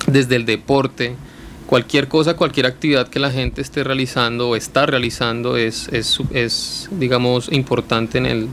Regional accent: Cali, Valle del Cauca, Colombia; Yo soy caleño, yo uh-huh. vengo desde afuera

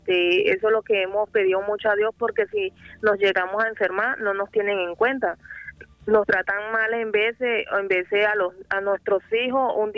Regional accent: Venezuela; Somos como prácticamente ya como 300 venezolanos.

